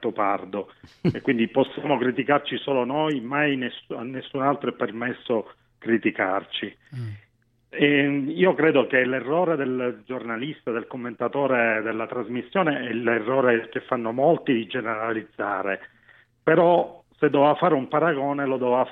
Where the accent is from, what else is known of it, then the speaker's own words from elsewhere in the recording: Sicily, Italy; io sono siciliano.